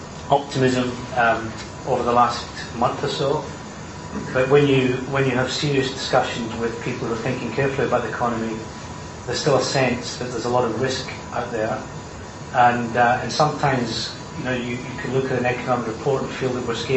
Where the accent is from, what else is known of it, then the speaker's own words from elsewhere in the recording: Scotland, United Kingdom; And it's not because I'm a Scottish banker